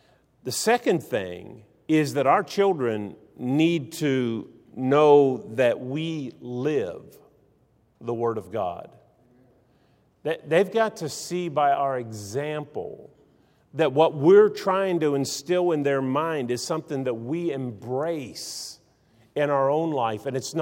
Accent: West Virginia, United States; I grew up in West Virginia, but they give you this little booklet that you have to study.

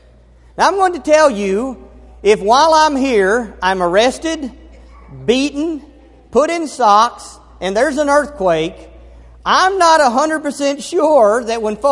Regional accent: Elizabethtown, Kentucky, United States; Carla and I grew up in Kentucky, in Elizabethtown, so we've got roots.

